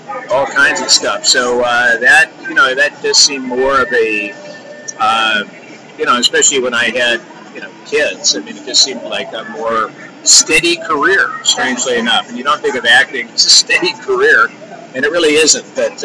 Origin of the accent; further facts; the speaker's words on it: Midwest, United States; I come from the Midwest, and my folks were country club Republicans.